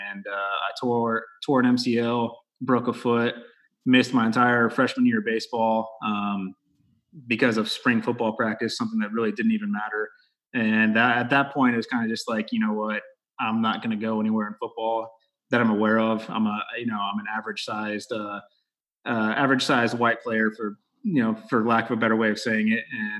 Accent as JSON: {"language": "English", "region": "Texas", "country": "United States", "tie": "born or raised there", "said": "growing up in Texas, obviously I played football."}